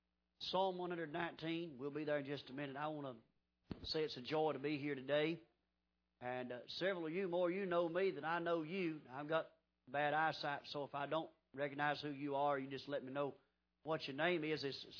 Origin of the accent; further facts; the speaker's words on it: Ronda, North Carolina, United States; And I grew up in the Rhonda Baptist Tabernacle down in Rhonda, North Carolina. That's where I got saved at.